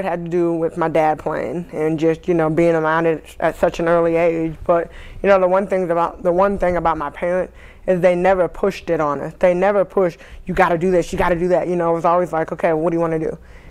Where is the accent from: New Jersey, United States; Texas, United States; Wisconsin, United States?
New Jersey, United States; born there; But I was born in Jersey.